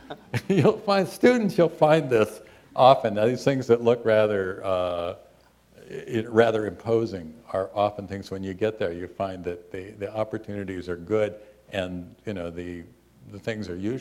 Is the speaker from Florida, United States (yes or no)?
no; Alaska, United States; And so that was an opportunity for me to go back to my home state of Alaska.